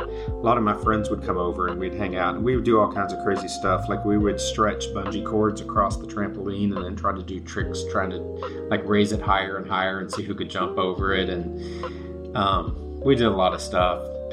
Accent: Houston, Texas, United States; I grew up in Houston in sort of the Garden Oaks area. It was, sort of typical 70s suburb area, latchkey kid sort of thing.

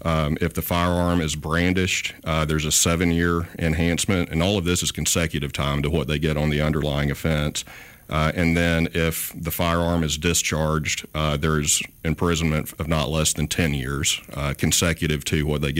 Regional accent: Athens, Alabama, United States; now in Mobile, United States; I didn't grow up in Mobile. I grew up outside of Athens, Alabama, in a cow pasture

